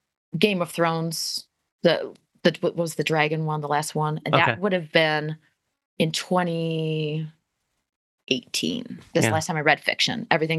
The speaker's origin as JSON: {"language": "English", "town": "Fort Lauderdale", "region": "Florida", "country": "United States", "tie": "born there", "said": "You know, because I was born in Florida and we visited back many times."}